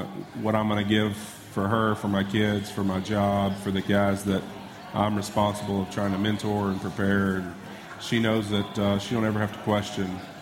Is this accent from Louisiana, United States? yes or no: yes; Louisiana, United States; Growing up in Louisiana, where I did, with a mother that was a teacher for 30-something years